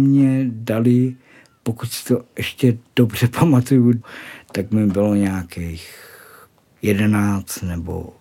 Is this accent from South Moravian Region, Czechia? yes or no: yes; Mikulov, South Moravian Region, Czechia; also born or lived in Kyjov; narodil jsem se v městečku na Moravě v Kyjově.